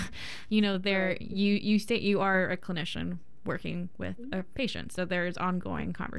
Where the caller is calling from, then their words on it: Portland, Oregon, United States; I'm reporting from Oregon, Portland, Oregon